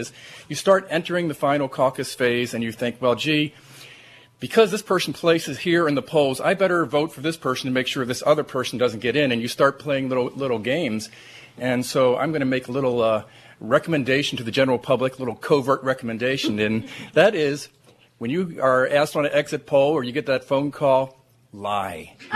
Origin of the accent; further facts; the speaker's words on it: Maryland, United States; Yeah, I'm originally from Maryland, so I was just in awe of the caucus process when I got here.